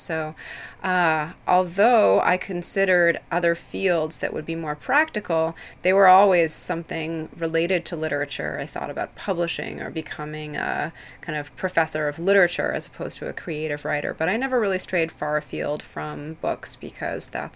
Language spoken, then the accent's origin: English; Montreal, Quebec, Canada; in an atmosphere in which you would hear more than one language regularly, and then also a lot of European and other immigrants in the 70s and 80s when I was growing up in Montreal.